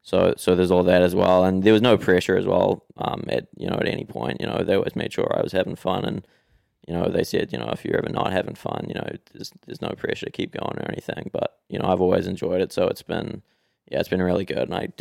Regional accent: Christchurch, Canterbury, New Zealand; Like, you know, when I was growing up in Christchurch, we had Janos, Kazala, Anatoly, those guys.

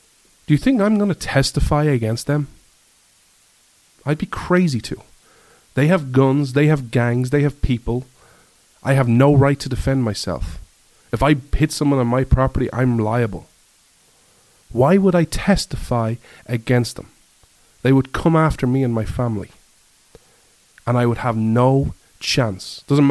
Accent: Ireland; I want to explain to you why I, as an Irishman, am so pro Second Amendment.

